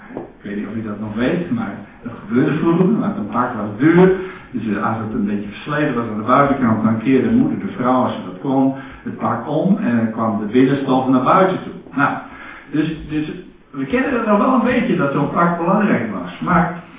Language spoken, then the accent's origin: Dutch; Friesland, Netherlands; Ik ben geen Jood, ik ben gewoon een Fries.